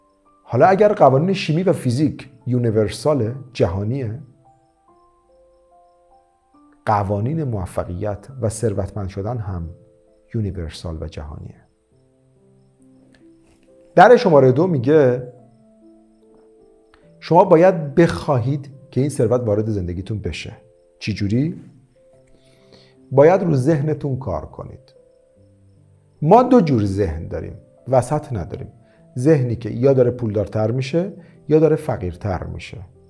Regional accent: Iran; من میدیدم بچهای کشور من خیلی تو لایو من میگن آخه ما تو ایرانیم. گفتم من با این اصول از ایران به بهترین شرایط رسیدم.

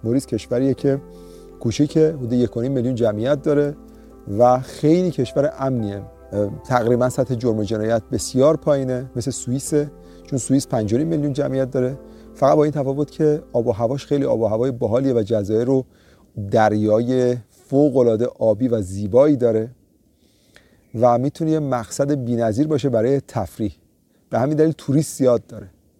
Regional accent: Iran; البته چون ما ایرانی هستیم

